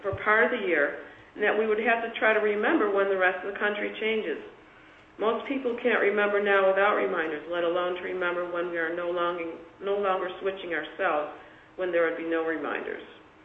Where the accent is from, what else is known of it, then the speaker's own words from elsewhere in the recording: Alaska, United States; now I'm from Southeast Alaska, our commerce has historically been tied to the Seattle area